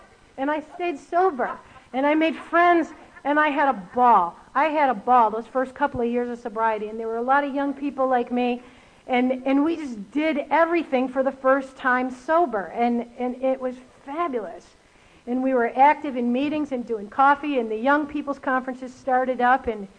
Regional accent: Cleveland, Ohio, United States; I restarted at Cleveland State, my hometown, and I went over to Kent State

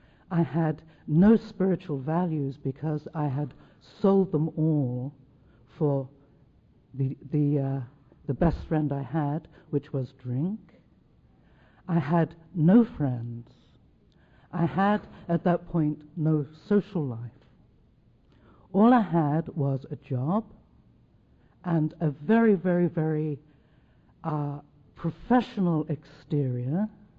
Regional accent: London, United Kingdom; I'm from London, England, which you can probably tell by the strange way in which I speak.

